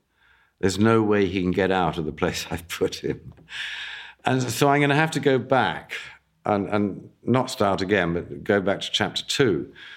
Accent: England, United Kingdom; I grew up in England. I was educated rather well in England.

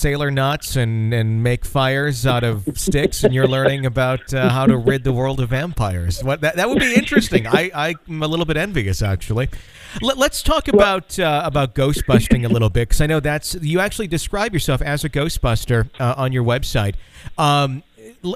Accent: Wisconsin, United States; I'm from Wisconsin.

